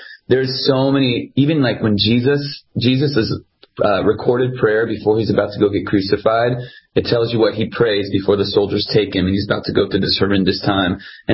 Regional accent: San Diego, California, United States; You know, I grew up in San Diego

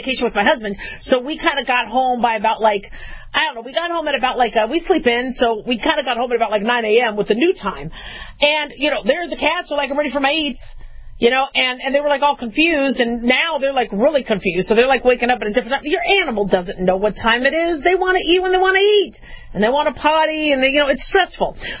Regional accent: Arizona, United States; I grew up in Arizona. So we kind of didn't have to change our clocks all the time.

